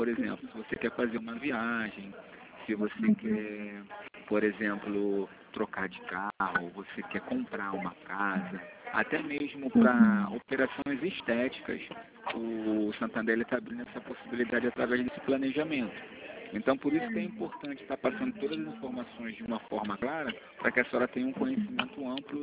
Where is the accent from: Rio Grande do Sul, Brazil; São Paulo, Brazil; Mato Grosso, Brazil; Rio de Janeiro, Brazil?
Rio de Janeiro, Brazil; É DDD21, que eu sou do Rio, tá?